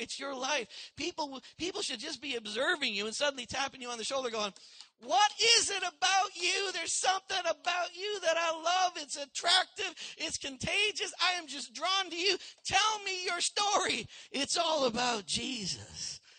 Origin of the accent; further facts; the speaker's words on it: Canada; I said, we're from Canada. I said, I'm from Canada.